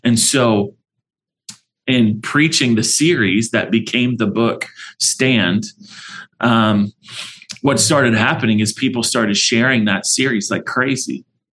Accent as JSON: {"language": "English", "region": "California", "country": "United States", "lives_now": "Arizona, United States", "said": "we live here in Arizona. We're transplants from California, so don't hold that against us"}